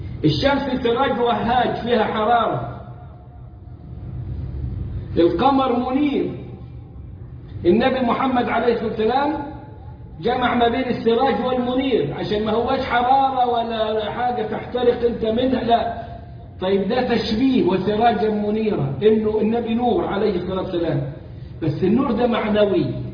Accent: Sharqia Governorate, Egypt; ورايح بلد عندنا في الشرقية على إني أخطب الجمعة ثاني يوم

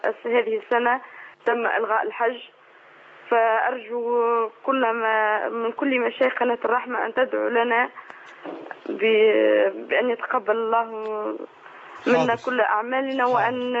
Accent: Tunisia

